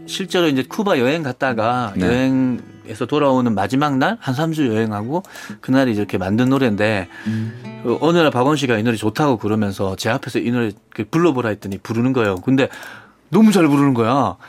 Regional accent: United States; 미국에서 왔어.

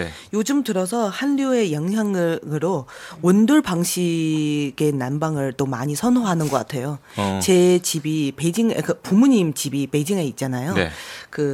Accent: China; Korean is a second language; now in South Korea; 근데 우리는 중국 사람 일이에요. 상상할 수도 없는 일이에요.

